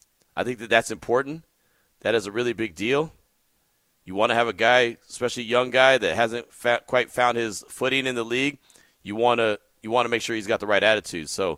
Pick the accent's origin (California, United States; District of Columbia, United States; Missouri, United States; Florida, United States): California, United States; Oakland; I was born and raised in Oakland and a former season ticket holder, so I know how home fans can impact the game.